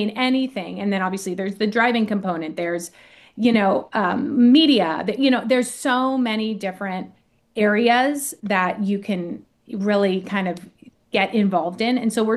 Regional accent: Indianapolis, Indiana, United States; So I grew up in Indy. I grew up at the tracks. I grew up all over the place traveling with him and the team.

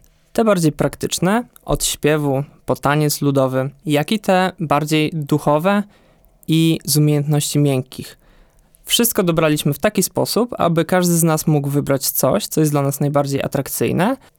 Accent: Siemiatycze, Podlaskie Voivodeship, Poland; ja pochodzę z Siemiatycz, tutaj z Podlasia

